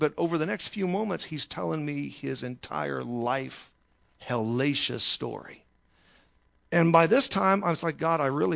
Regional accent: Texas, United States; I'm from Texas, so I'm bringing the heat plus the barbecue sauce tonight.

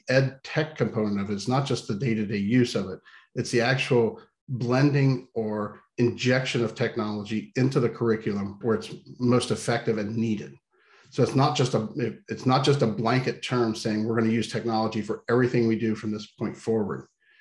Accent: Ohio, United States; I'm originally from Central Ohio, grew up farming

